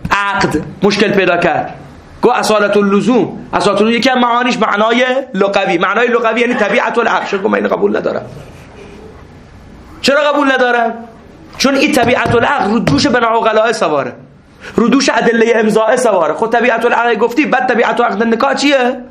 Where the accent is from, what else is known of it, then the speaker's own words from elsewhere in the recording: Dezful, Khuzestan, Iran; also born or lived in Shushtar; من دسپولیم، من شوشتریم، من عرب نیستم.